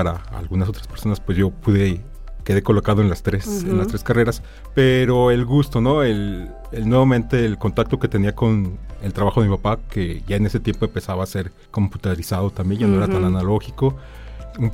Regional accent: Aguascalientes, Mexico; also born or lived in Irapuato, Mexico; yo soy originario de Irapuato, Guanajuato, aunque bueno, resido en Aguascalientes desde los 8 años. Entonces, básicamente, pues ya toda mi vida aquí en Aguascalientes

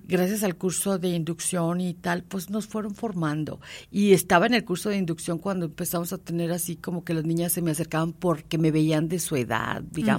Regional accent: Aguascalientes, Mexico; born there; Sí, yo nací en Aguascalientes en el 66 y ahorita tengo nada más a mis dos hijos y pues son con los que vivo y tengo siete hermanos más.

